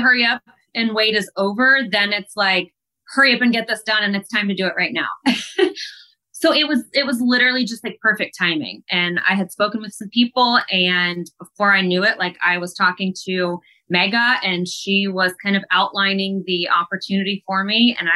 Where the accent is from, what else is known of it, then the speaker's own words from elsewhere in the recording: Columbus, Ohio, United States; I saw that AEW was coming to Columbus, which is my hometown.